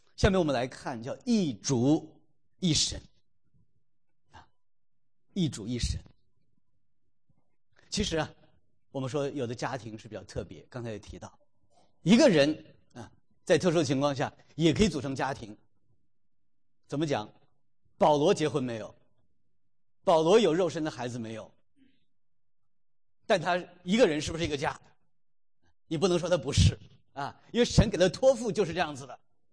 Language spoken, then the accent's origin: Chinese; Changchun, Jilin, China; 我老家东北在长春那边是腌酸菜挖地窖啊